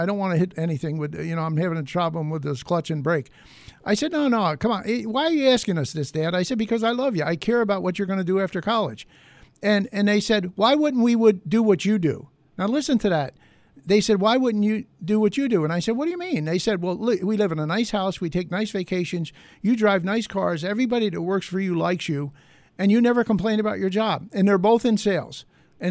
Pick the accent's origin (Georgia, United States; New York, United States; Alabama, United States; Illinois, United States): New York, United States; Rochester; Now, I come from Rochester, and we've got some great high schools there.